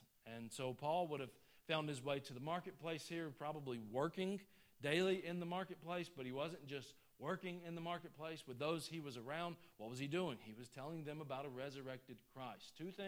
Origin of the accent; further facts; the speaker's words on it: Georgia, United States; I'm just from the North Georgia mountains, right?